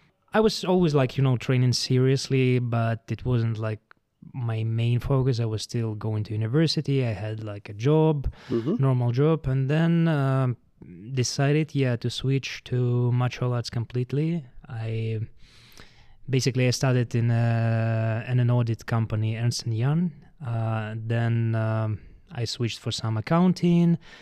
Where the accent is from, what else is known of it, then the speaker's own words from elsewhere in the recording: Belarus; English is a second language; moved away as an adult; now in Cyprus; As you said, I come from Belarus, but last almost 2 years, me and my wife, we've been living in Cyprus. We had to move after all the protests and political situation in Belarus. But before that, yeah, I spent all my life there